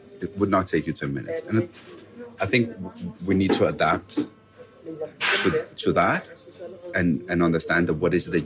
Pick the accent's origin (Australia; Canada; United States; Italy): Italy; Sicily; I grew up in Italy or in Sicily.